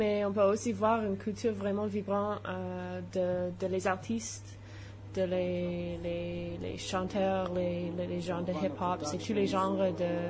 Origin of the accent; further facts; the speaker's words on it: Vancouver, British Columbia, Canada; Je viens de Vancouver.